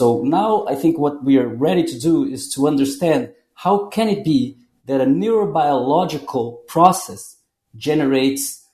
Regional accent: Brazil; English is a second language; now in New York, United States; I'm coming from Brazil. You know, from the summer in Brazil, and I arrive in New York, and it's very dark and very cold

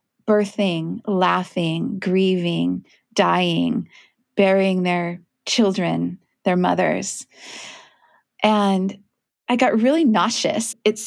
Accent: Kent, Washington, United States; So I grew up in Kent, which is a town outside of Seattle.

